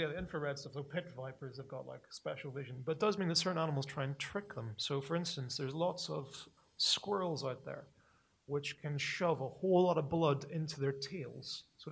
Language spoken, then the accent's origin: English; Northern Ireland, United Kingdom; I'm a person from Northern Ireland. You can tell by the accent, right?